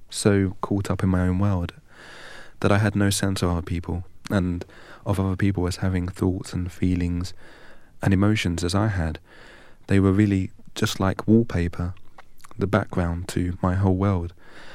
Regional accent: England, United Kingdom; bet aš nesu Lietuvis, I'm not Lithuanian. Aš esu iš Anglijos, I'm from England.

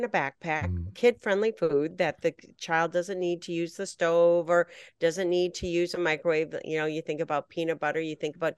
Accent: Michigan, United States; I grew up in Northern Michigan.

